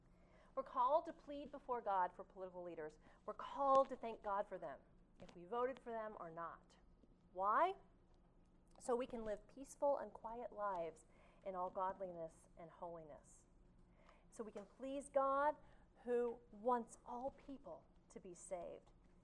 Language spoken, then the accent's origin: English; Midland, Texas, United States; I'm from Midland, Texas.